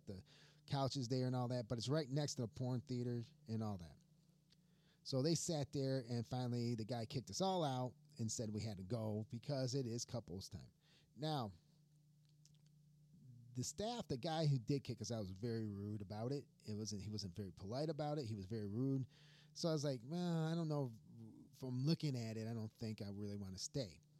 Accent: Michigan, United States; I'm from Michigan, so I was like, yeah, good, cool.

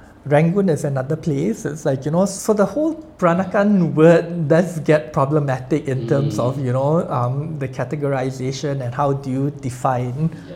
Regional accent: Singapore; moved away as an adult; So I was born and bred in Singapore, and then went abroad for my tertiary education. And I guess I found my way back to Asia about 10 years ago. I am a Chinese Peranakan

